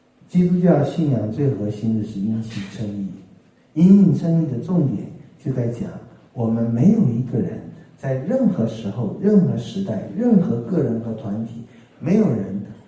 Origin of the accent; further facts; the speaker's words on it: China; 但是我们中国人很难接受这个观点